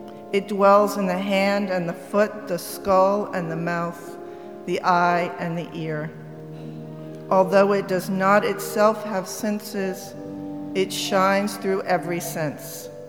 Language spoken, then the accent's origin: English; the South, United States; because I'm from the South and my mother desperately wanted me to be a cheerleader